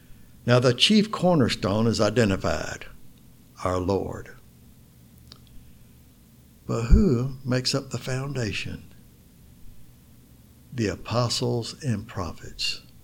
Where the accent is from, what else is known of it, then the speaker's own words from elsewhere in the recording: Florida, United States; Well, I'm from Florida. I'm not familiar with basements. We don't have basements in Florida.